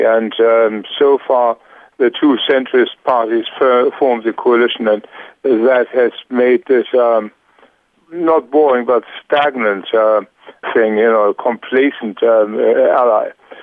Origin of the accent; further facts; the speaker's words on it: Saxony, Germany; the largest party now in Saxony, which is my home state, which used to be one of the most civilized states in Germany before World War II.